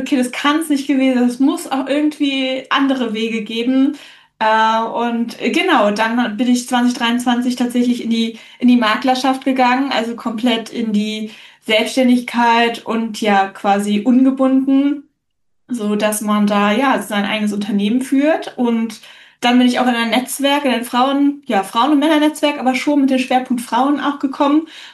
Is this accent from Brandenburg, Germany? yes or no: yes; Brandenburg, Germany; ich komme aus der Nähe von Berlin und bin 33 Jahre.